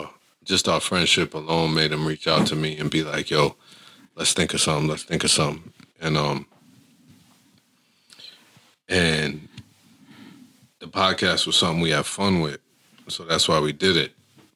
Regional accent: Syracuse, New York, United States; Growing up in Syracuse, like, Inori was a legend.

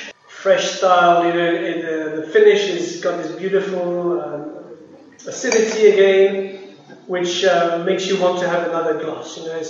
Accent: Paris, Île-de-France, France; also born or lived in Pauillac / United Kingdom; So my first few weeks were in Pauillac, in the middle of the vineyard. I grew up in Paris most of my years, and in the UK.

